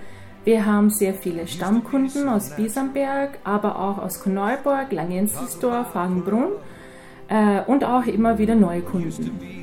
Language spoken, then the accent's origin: German; Stockholm, Stockholm County, Sweden; also born or lived in Yugoslavia; now in Vienna, Austria; Ja, ich bin in Ex-Jugoslawien geboren. Ich bin in Schweden, in Stockholm aufgewachsen und wohne seit 2006 in Wien.